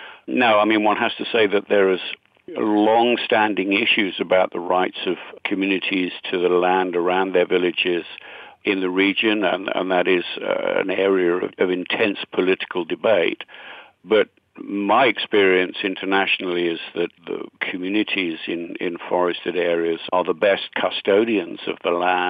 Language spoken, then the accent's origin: English; United Kingdom; as a Brit